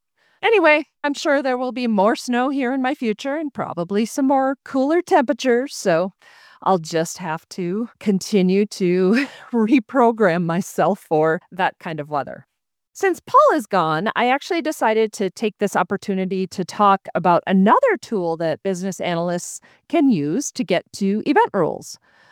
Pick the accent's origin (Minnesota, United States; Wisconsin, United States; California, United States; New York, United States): Minnesota, United States; now in Florida, United States; even though I grew up in Minnesota, for those that may or may not know, and spent 40 plus years dealing with winter, I've been away in Florida for the last four